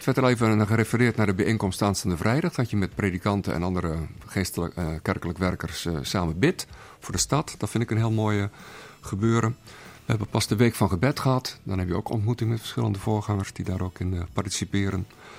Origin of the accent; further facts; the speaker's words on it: Katwijk, South Holland, Netherlands; Katwijk is inmiddels denk ik ook wel wat veranderd. Maar ik weet nog goed als ik als kind in Katwijk